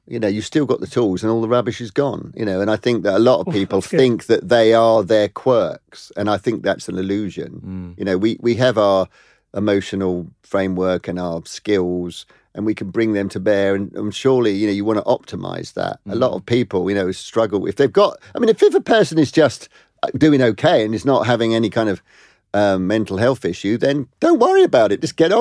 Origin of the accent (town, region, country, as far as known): East of England, United Kingdom